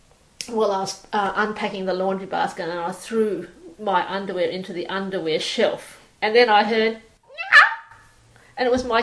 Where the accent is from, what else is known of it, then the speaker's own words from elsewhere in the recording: Bondi Junction, New South Wales, Australia; moved away as an adult; also born or lived in Tasmania / Brisbane; I was born in Bondi Junction in Sydney, Australia, in 1960. I went to a local school. Then I went to university, studied things, arts, economics, and when I was about 23, I went to Hobart